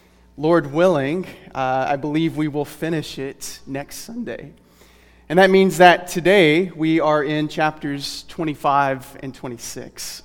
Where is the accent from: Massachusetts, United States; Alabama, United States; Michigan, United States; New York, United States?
Alabama, United States; Prattville; but that was a Prattmont classic growing up in Prattville, Alabama.